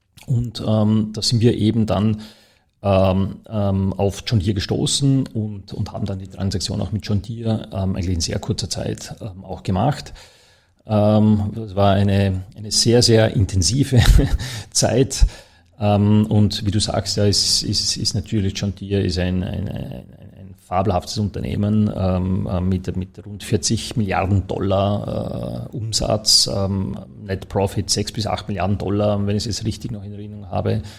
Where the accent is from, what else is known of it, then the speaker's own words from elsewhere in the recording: Dornbirn, Vorarlberg, Austria; es war natürlich für mich toll als Vorarlberger. Ich bin in Dornbirn zur Schule gegangen